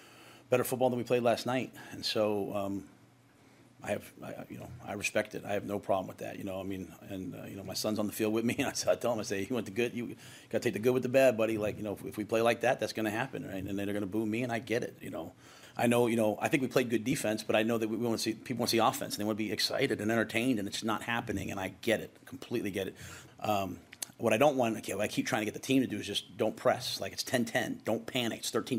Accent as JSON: {"language": "English", "region": "New York", "country": "United States", "tie": "born or raised there", "also_born_or_lived": "Philadelphia", "said": "I grew up in New York and Philly."}